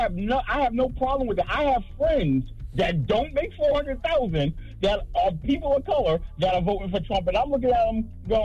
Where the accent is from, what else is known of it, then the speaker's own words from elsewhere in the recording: Brooklyn, New York, United States; now in Atlanta, United States; I live here in Atlanta now. I'm from Brooklyn. I live here in Atlanta now.